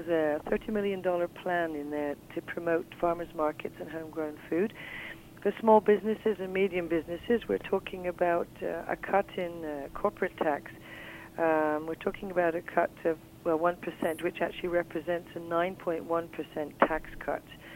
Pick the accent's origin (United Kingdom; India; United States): United Kingdom; England; moved away as an adult; now in Canada; the Richmond area, Overton more precisely. I've been living there for 20 years now. Some of you may already know that I came here from England 20 years ago with my husband